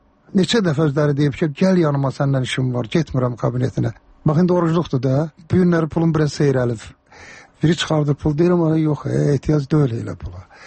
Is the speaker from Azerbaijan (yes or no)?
yes; Karabakh, Azerbaijan; Məndə zarafatçı Qarabağlıyam